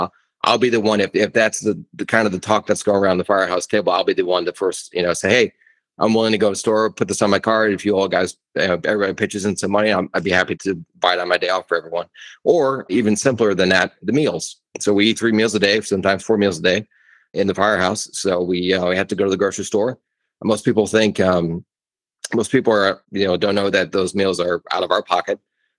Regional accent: Midwest, United States; I'm from the Midwest originally, so we go fly back to Chicago and Wisconsin

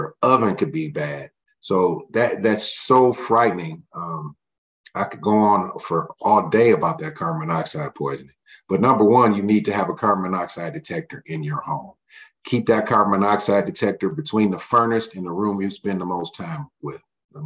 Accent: United States; Growing up on the Northwest side, fire department never came out to our career day.

